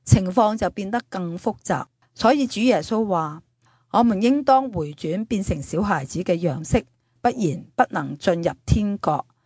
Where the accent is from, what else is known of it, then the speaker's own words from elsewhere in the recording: China; 以我们中国人为例，儒家本是体制和道德的标准，为什么后来竟然发展为宗教信仰呢？